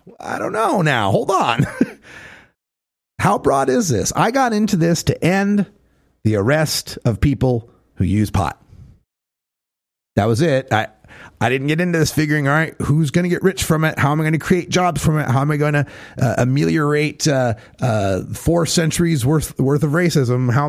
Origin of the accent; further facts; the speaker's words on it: Idaho, United States; like, my life's dream is to see my home state of Idaho finally be legal, right?